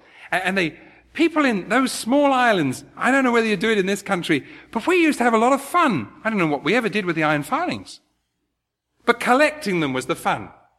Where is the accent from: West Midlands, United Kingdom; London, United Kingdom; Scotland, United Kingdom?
London, United Kingdom; I was a boy growing up in London. It's now a very posh place, it was in those days. It's now a bit of a slum.